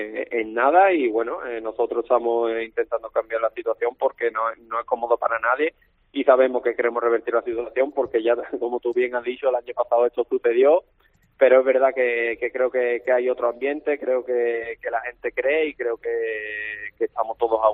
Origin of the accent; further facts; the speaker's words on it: Andalusia, Spain; como andaluz que soy